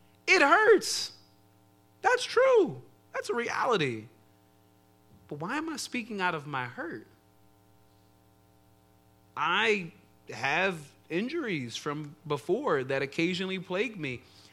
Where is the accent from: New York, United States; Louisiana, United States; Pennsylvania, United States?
Pennsylvania, United States; Philadelphia; So when I say, like, let me remind them I'm from Philly